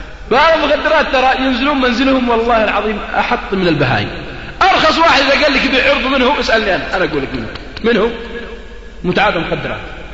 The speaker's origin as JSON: {"language": "Arabic", "region": "Al-Qassim", "country": "Saudi Arabia", "said": "هذا يسمونه عندنا في القصيم أثد"}